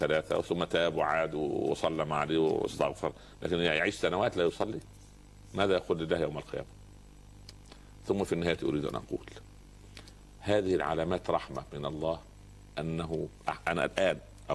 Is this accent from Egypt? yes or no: yes; Upper Egypt, Egypt; سخل حتى عندنا في الصعيد اسمه سخل برضه